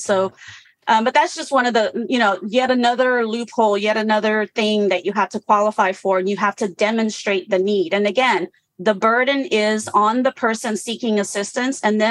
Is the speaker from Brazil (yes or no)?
yes; Brazil; moved away; My dad died when I was young. We moved here from Brazil.